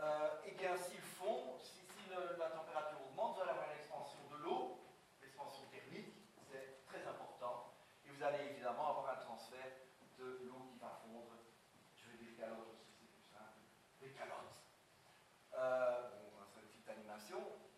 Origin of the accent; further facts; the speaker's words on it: Belgium; je suis belge d'origine, donc je le maintiens.